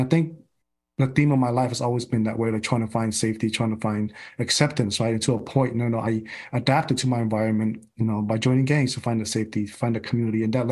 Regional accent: Stockton, California, United States; I live in Stockton, I grew up in Stockton during a time that there's a lot of racism, a lot of bias.

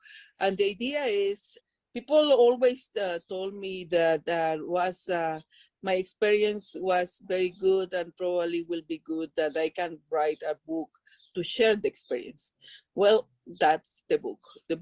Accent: Guatemala; Okay, I am from Guatemala. I live in Guatemala.

